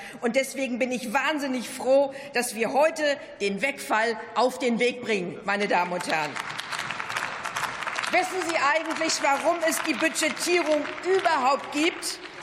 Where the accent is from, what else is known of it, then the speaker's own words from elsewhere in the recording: Schleswig-Holstein, Germany; Ein Beispiel aus meiner Heimat Schleswig-Holstein.